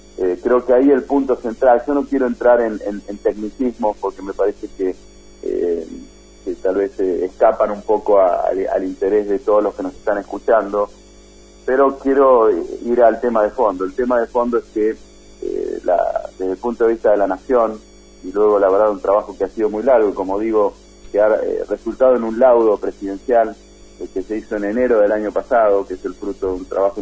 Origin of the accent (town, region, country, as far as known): Argentina